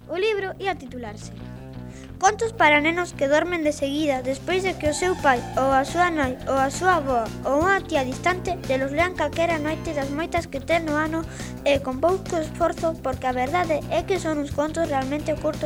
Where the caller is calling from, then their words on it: Poio, Galicia, Spain; Falamos vos dende Poio.